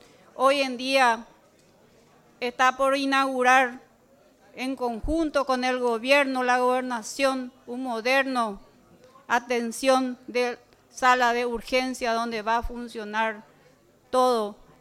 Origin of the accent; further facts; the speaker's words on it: Concepción, Paraguay; Nosotros como norteños, más de 40 años fuimos olvidados por muchos presidentes.